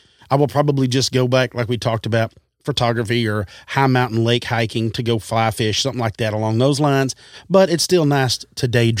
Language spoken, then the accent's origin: English; Texas, United States; Well, I'm from Texas. Of course, I've got to take a handgun.